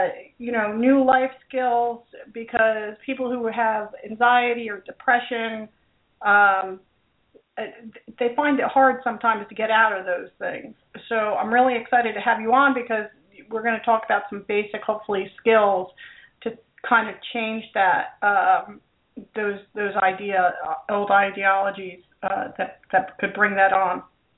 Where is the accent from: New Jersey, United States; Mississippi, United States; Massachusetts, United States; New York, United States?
New Jersey, United States; Our first guest is from my home state in New Jersey.